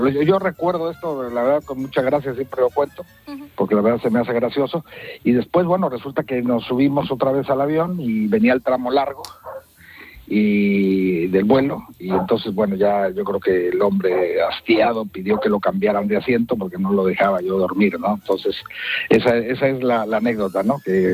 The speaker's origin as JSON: {"language": "Spanish", "country": "Mexico", "said": "cuando era yo un chamaco con mi hermana, somos mexicanos, ¿no?"}